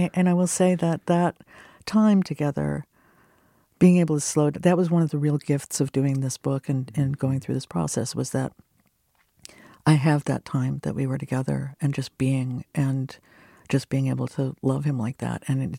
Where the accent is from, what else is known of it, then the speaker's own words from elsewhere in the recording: Minnesota, United States; Also, I'm from Minnesota, so we did